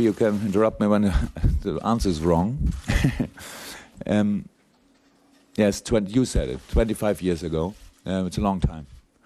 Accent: Dortmund, North Rhine-Westphalia, Germany; Maybe, okay, I come from Dortmund, so I have to hear.

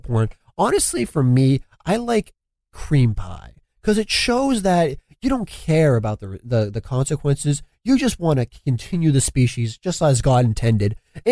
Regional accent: United States; no, I'm an American. I believe in freedom for all.

